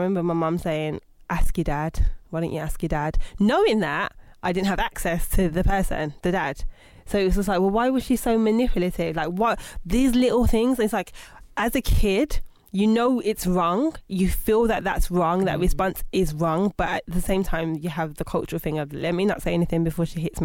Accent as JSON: {"language": "English", "town": "Birmingham", "region": "West Midlands", "country": "United Kingdom", "said": "I'm originally from Birmingham. Born in 1986, hold tight, the 80s babies."}